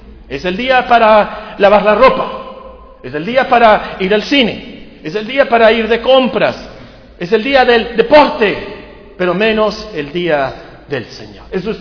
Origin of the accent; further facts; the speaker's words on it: Hermosillo, Sonora, Mexico; also born or lived in Guerrero / Culiacán; llegamos a Hermosillo, vivíamos antes en Culiacán, yo nací en Guerrero, pero vivimos un tiempo en Culiacán para que naciera Mónica, Esther y Alberta. Y llegamos aquí a Hermosillo más o menos el 68